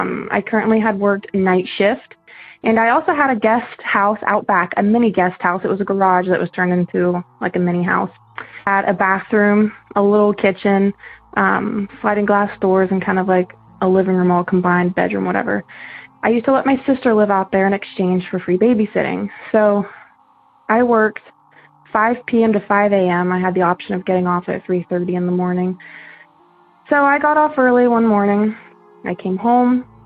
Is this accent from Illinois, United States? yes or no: no; Howard, Ohio, United States; I'm from Howard, Ohio.